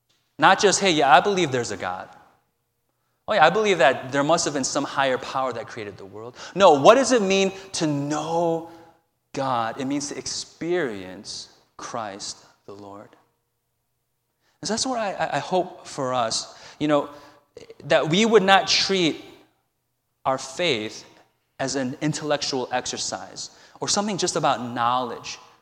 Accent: Chicago, Illinois, United States; You know, as most of you know, I'm originally from Chicago. So I follow Chicago sports.

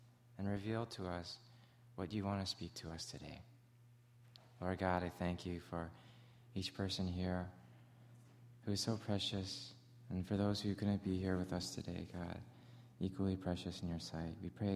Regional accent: Canada; accent: Canadian; actually, I just noticed my Canadian accent just came out, didn't it?

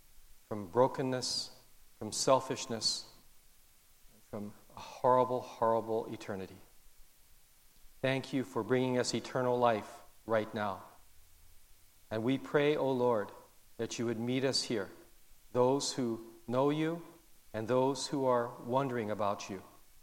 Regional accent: Hawaii, United States; because we are originally from Hawaii, that's part of our background.

